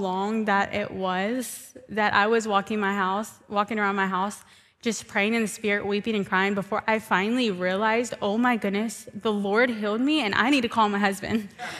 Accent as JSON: {"language": "English", "region": "Louisiana", "country": "United States", "said": "And we're from South Louisiana, and there's no time in July that's nice outside, not even in the morning."}